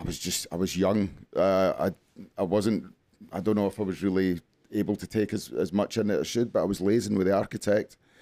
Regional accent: Scotland, United Kingdom; because I come from the Costa del Clyde, and I was used to a sort of better weather.

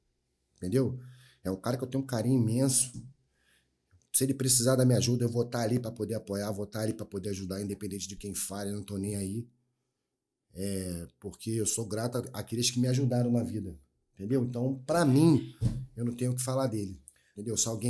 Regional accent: Rio de Janeiro, Brazil; favelado, criado no Antares, não tem jeito mesmo.

